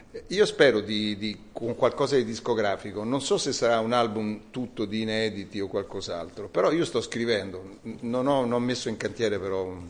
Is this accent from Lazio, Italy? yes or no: yes; Rome, Lazio, Italy; Centocelle diciamo che è un po' come il mio paese di origine, anche se io poi non sono nato a Centocelle, ma sono stato ragazzino a Centocelle.